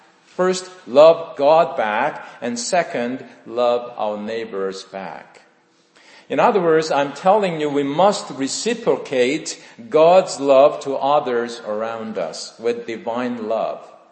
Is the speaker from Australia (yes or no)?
no; South Korea; I was born and raised in Korea.